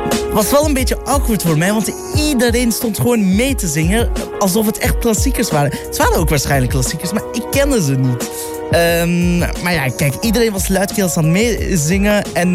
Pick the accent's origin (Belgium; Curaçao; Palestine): Belgium; Brussels-Capital Region; Dat is ook een beetje Brussels eigenlijk. En ik ben van die omgeving.